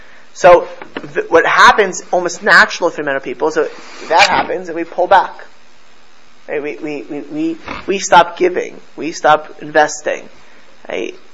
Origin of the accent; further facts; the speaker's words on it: Florida, United States; Again, I grew up in South Florida.